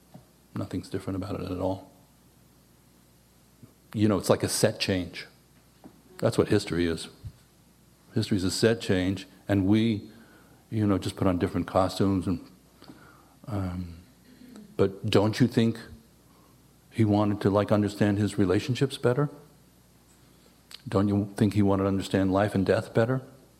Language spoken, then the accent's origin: English; New York, United States; You know, some of it's from growing up in New York. It's like, are you talking to me? You know that vibe?